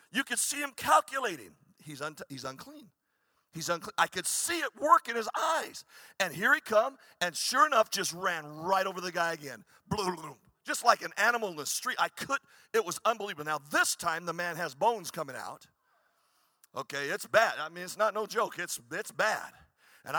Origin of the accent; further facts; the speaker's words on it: Arizona, United States; Now, I'm from Arizona. I'm not used to seeing people wadded up under cars.